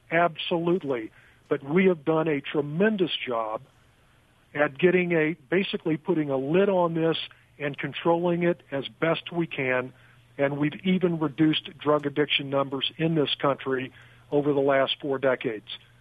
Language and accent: English; Cape Girardeau, Missouri, United States; I was a local police officer for 4 years in my hometown of Cape Girardeau, Missouri